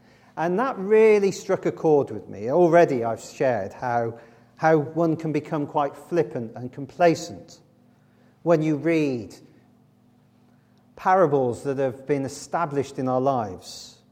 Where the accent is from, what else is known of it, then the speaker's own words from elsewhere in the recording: Maidstone, South East England, United Kingdom; born there; I was born in Maidstone, and I've got some family still over down in the southeast.